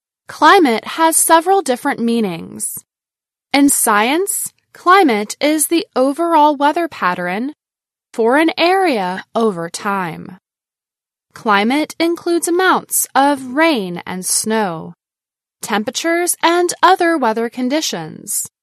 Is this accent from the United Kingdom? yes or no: no; India; I am from India.